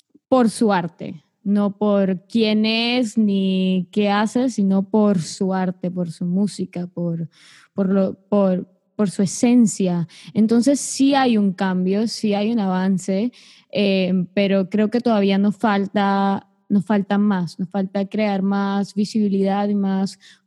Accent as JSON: {"language": "Spanish", "country": "Colombia", "lives_now": "United States", "said": "Como latina y como mujer, y por ser joven, es muy fácil encontrarse con personas que al saber que uno es colombiana, por ejemplo yo"}